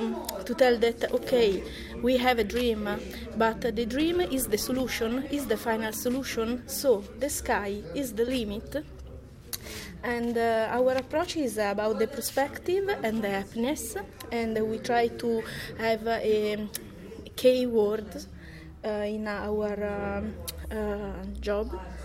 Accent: Italy; English is a second language; I'm from Italy, and the organization is an association.

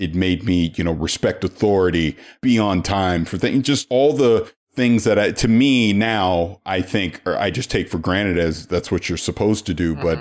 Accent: St. Petersburg, Florida, United States; But I am from St. Petersburg, Florida. I'm basically a child of the 80s. I grew up during the 80s.

